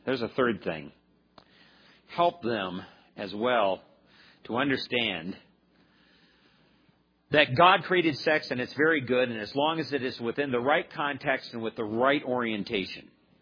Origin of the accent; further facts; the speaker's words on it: California, United States; like I came from Southern California, from that kind of an environment